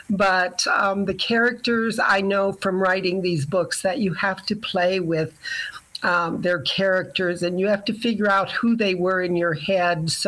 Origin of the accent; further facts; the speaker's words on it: Fairbank, Iowa, United States; Well, I grew up in Fairbank, Iowa, which is a bedroom community for most people work in Waterloo or in Owine.